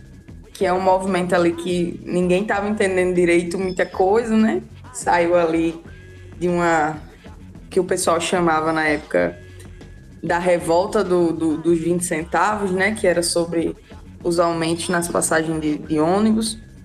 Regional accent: Rio Grande do Norte, Brazil; moved away as an adult; now in Campina Grande, Brazil; eu sou do Rio Grande do Norte, né? Aí, em 2017, eu vim para Campina Grande fazer a universidade ali de licenciatura em Sociologia.

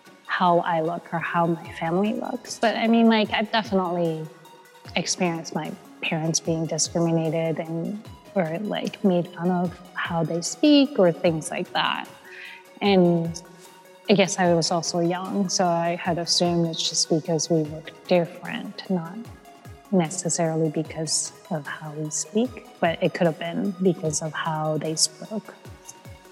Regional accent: Japan; English is a second language; now in United States; Like, when I immigrated, of course, you know, all my other friends and peers in school were trying to correct certain speech patterns. So me being Japanese

